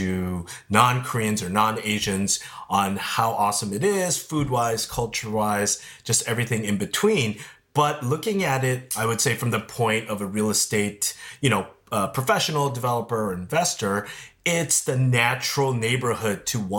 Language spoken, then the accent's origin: English; Los Angeles, California, United States; Yeah, so I grew up there, and so it's just my hometown, surprisingly enough.